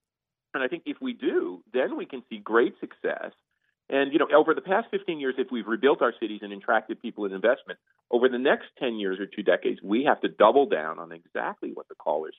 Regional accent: New Jersey, United States; also born or lived in Newark; like the neighborhood I was born into in Newark, the neighborhood I grew up into in a suburb in New Jersey of a working class factory working father

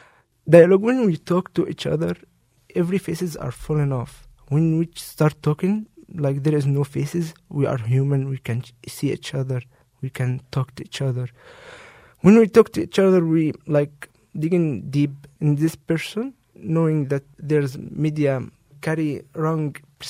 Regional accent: Cairo, Cairo Governorate, Egypt; They are welcoming for non-American people like me. So everyone was excited to know more about Cairo, where are you from, what the main differences between Cairo

